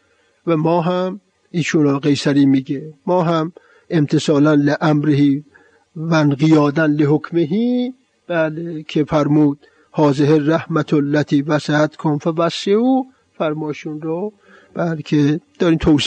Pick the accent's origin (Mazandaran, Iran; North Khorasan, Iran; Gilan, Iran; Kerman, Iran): Mazandaran, Iran; Amol; moved away as an adult; now in Tehran, Iran; اون آقایان شهر خودمون آمول خیلی قوی تر از این آقایان هستن